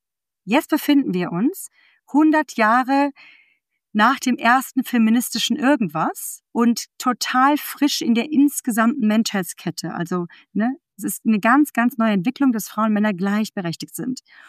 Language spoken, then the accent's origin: German; Frankfurt, Hesse, Germany; Ich bin aus Frankfurt